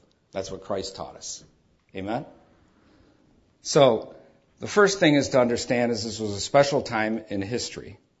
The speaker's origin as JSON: {"language": "English", "town": "Detroit", "region": "Michigan", "country": "United States", "tie": "born or raised there", "said": "So since I grew up in Detroit, I had a view of man different than the people who grew up in the nice little suburbs"}